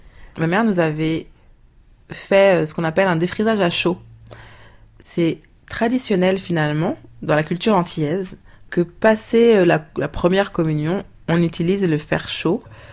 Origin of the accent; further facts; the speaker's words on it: Paris, Île-de-France, France; Moi, je suis née et j'ai grandi à Paris.